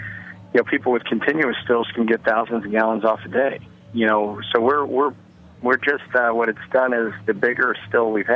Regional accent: New Orleans, Louisiana, United States; We're from New Orleans originally, and it just reminded me.

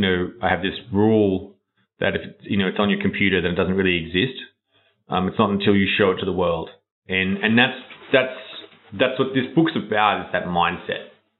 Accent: Australia; Well, I grew up in Australia, which is a long way away.

